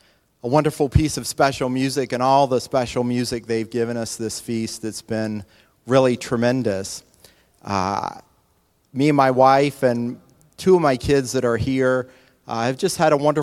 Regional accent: the South, United States; I'm from the South

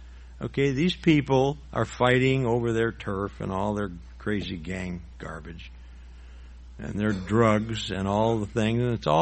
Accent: Chicago, Illinois, United States; I grew up around the Chicago area, in the suburbs of Chicago.

